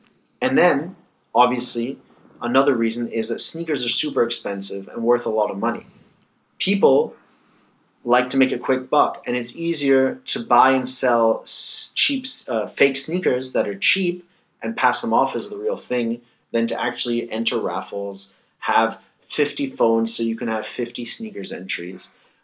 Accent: Thailand; When I was growing up in Thailand

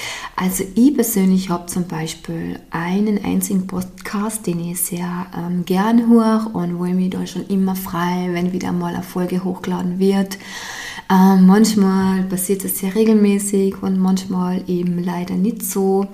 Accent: Austria; Wie du vielleicht aus meinem Dialekt schon raushörst, ich komme aus Österreich.

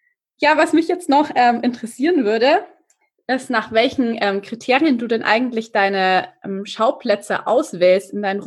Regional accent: Regensburg, Bavaria, Germany; Also ich bin ja aus Regensburg

